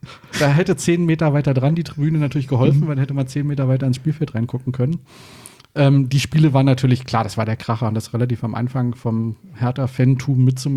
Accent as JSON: {"language": "German", "town": "Brandenburg an der Havel", "region": "Brandenburg", "country": "Germany", "tie": "born there", "said": "nicht aus Hessen, bin beruflich hergewechselt, wie wahrscheinlich so viele, die hier leben, wie du übrigens auch. Und komme ursprünglich, also geboren bin ich in der Stadt Brandenburg."}